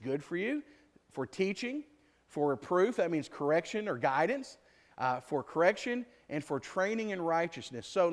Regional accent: Greenville, Texas, United States; Growing up in Greenville, my father, it seemed like he knew everyone. Everyone.

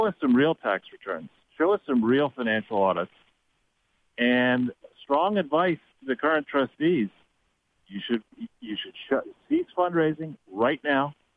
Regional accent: Manhattan, New York, United States; I was raised here in Manhattan

